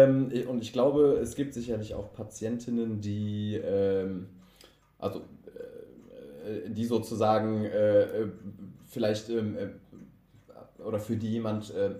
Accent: Cologne, North Rhine-Westphalia, Germany; born there; Als gebürtiger Kölner war das so um die Ecke, fühlte sich aber an, als wäre man ganz weit weg, obwohl das, wie gesagt, Luftlinie nur 100 Kilometer sind.

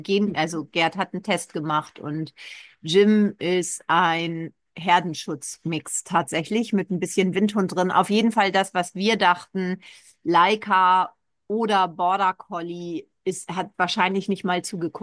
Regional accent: Northern Germany, Germany; ich habe ja noch ostdeutsche Wurzeln. Auch wenn ich ein durch und durch Wessi, norddeutscher Wessi bin

